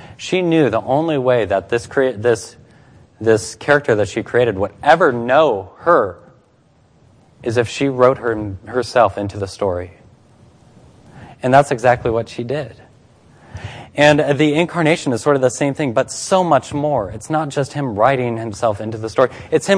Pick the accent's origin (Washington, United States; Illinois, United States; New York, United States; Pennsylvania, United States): Washington, United States; Seattle; now in Portland, United States; I'm from Seattle, now in Portland